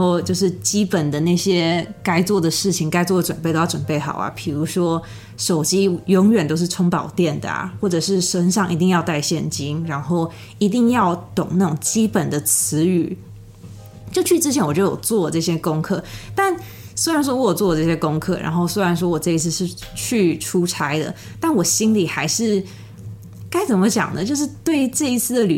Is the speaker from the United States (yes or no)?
yes; United States; 当我一跟他讲说哦，我是从美国来的之后